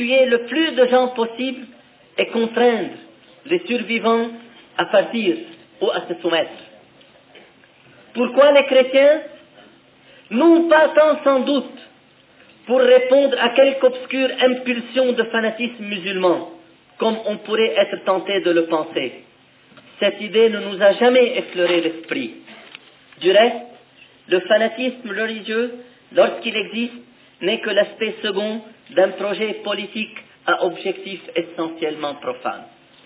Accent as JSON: {"language": "French", "country": "Lebanon", "said": "agressés en tant que chrétiens, nous nous sommes défendus en tant que Libanais."}